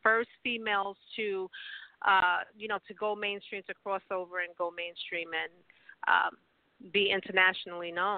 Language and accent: English; Bronx, New York, United States; No, I'm originally from the Bronx. But my family, a lot of my family are in Bridgeport, Hartford, Stamford, New Haven, you know, and they were there.